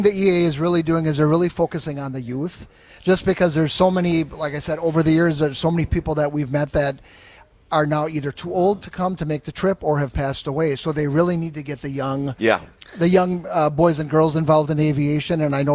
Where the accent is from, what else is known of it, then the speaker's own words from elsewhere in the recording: Oshkosh, Wisconsin, United States; Well, born and raised in Oshkosh, so I can't get much more Wisconsin than that.